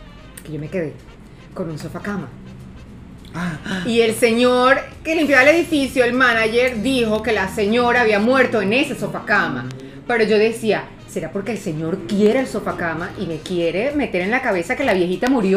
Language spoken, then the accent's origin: Spanish; Venezuela; Nosotros venimos de Venezuela.